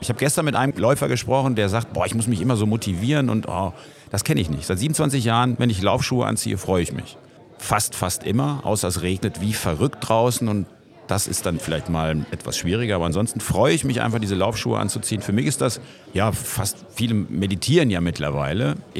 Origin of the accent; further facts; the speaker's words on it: Cologne, North Rhine-Westphalia, Germany; Also ich bin ja Kölner